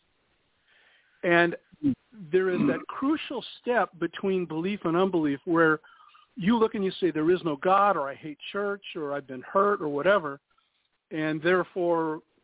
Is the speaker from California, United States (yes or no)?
yes; Downey, California, United States; started attending the local Calvary Chapel Church that was meeting in Downey, California, which is my hometown